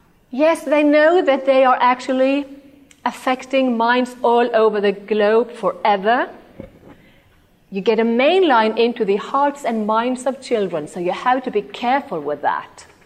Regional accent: Norway; when they realized I was from Norway

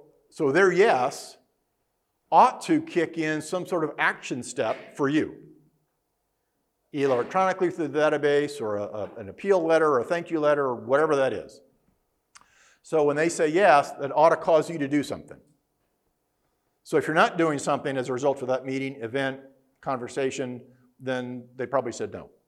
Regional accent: United States; I'm from America. I don't know. That's how it works.

